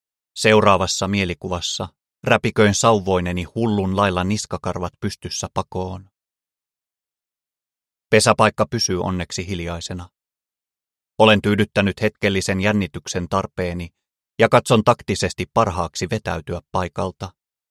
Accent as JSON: {"language": "Finnish", "region": "South Karelia", "country": "Finland", "tie": "born or raised there", "said": "Lapsuuteni Etelä-Karjalassa en ollut missään tekemisissä karhun kanssa"}